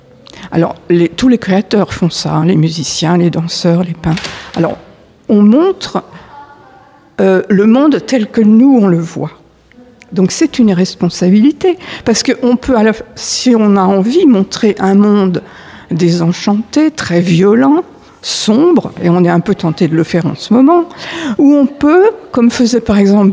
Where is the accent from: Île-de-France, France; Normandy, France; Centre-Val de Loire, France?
Île-de-France, France; Paris; Je suis née à Paris, j'ai vécu 30 ans à Paris.